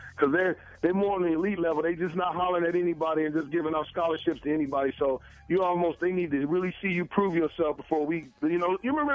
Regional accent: Columbus, Ohio, United States; now in Minnesota, United States; we're all born and raised in Columbus.

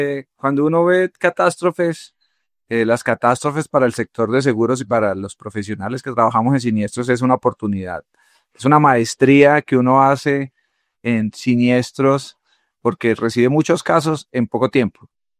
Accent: Bucaramanga, Santander, Colombia; born there; yo soy ingeniero mecánico, yo nací en Bucaramanga

